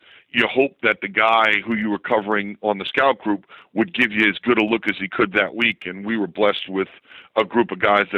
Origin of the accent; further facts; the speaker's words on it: Hicksville, New York, United States; I mean, for me, growing up in Hicksville, you know, I thought Baltimore was a foreign country.